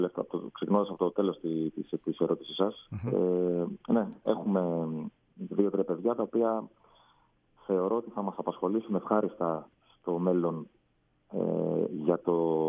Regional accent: Nea Filadelfeia, Attica, Greece; Εγώ μεγάλωσα στη Νέα Φιλαδέλφεια.

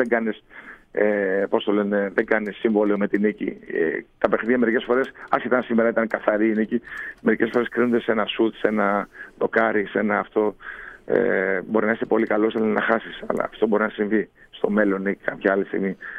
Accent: Greece; Γιατί και σαν Έλληνες είμαστε λίγο επιρρεπείς.

